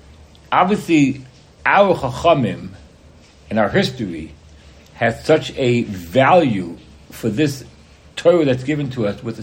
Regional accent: United States; Because as an American, at least in my early years, whenever you talk about slavery, it always conjures up the idea of the vision of what the African Americans went through

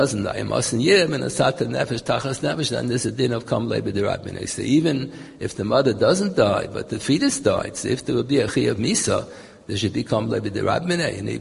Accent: Scranton, Pennsylvania, United States; born there; I was born in Scranton, from Pennsylvania.

